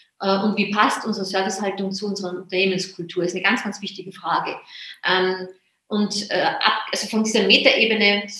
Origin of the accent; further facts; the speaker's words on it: Austria; Ich bin, wie man vielleicht an meiner Sprache noch hört, ursprünglich Österreicherin. Ich komme aus dem Salzkammergut und bin reingeboren in so ein typisches österreichisches Mini-Familienhotelchen.